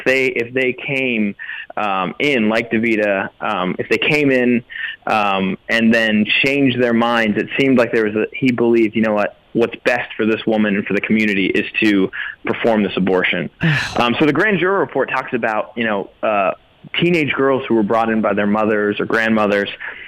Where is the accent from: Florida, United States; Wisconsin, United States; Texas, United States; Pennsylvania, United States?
Pennsylvania, United States; how in the world does something like this happen in our country, in America, and in my home state of Pennsylvania?